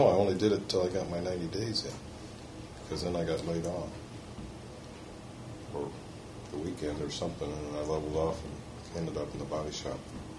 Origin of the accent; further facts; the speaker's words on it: Hesperia, Michigan, United States; I grew up in Hesperia. It's over north of Muskegon, about 20 miles.